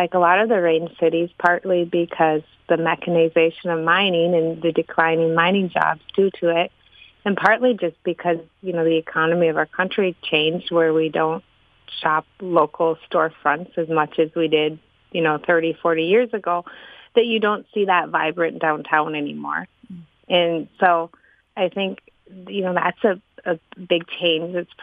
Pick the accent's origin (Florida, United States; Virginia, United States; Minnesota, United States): Minnesota, United States; Chisholm; I grew up in Chisholm.